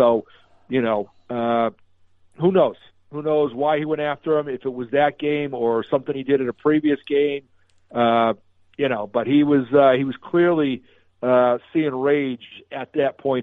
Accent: Boston, Massachusetts, United States; I'm a fan of John Wincink. I grew up in Boston. I loved him when he was a Bruin.

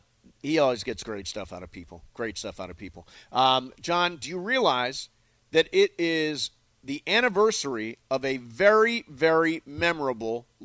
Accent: Toledo, Ohio, United States; I hate when people say, you're from Cleveland. I'm not from Cleveland. Let's give Toledo some ups.

